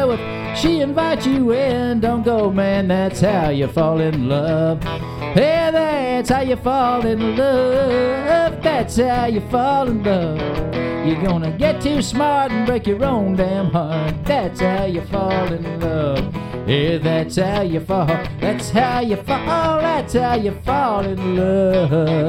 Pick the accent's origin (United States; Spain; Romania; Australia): United States; Owensboro, Kentucky; I grew up in Owensboro, Kentucky. My family roots are in Ohio County, Rosine, home place of … I'm very proud to say.